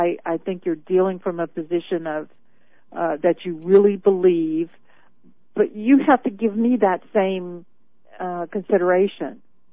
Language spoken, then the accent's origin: English; Louisiana, United States; I grew up in South Louisiana, which is very Catholic.